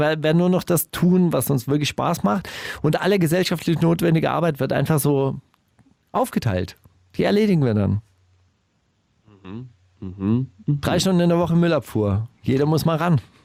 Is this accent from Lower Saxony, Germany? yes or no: no; Stuttgart, Baden-Württemberg, Germany; Ich komme ja aus Stuttgart